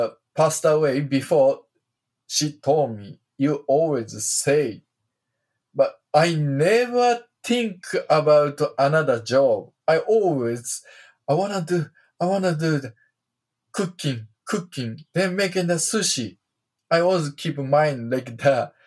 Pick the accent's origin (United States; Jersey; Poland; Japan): Japan; Osaka; English is a second language; I'm from the Osaka in Japan.